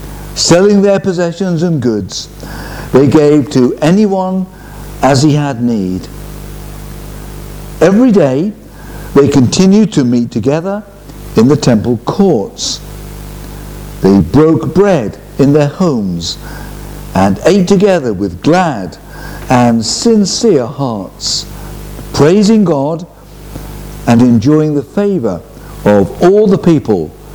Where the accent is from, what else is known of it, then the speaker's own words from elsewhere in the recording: Liverpool, North West England, United Kingdom; born there; I also support Liverpool because I was born in Liverpool